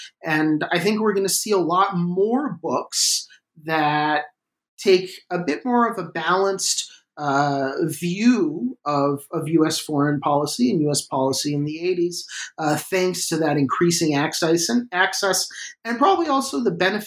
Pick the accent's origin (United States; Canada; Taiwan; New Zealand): Canada; I'm Canadian.